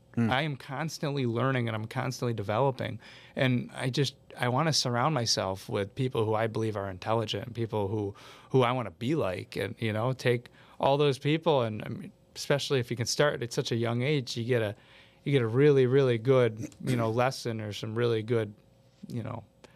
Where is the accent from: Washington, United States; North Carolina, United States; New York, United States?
New York, United States; Brownville; also born or lived in Watertown; But actually Brownville, you know, okay. Right outside of Watertown, very, very small little village.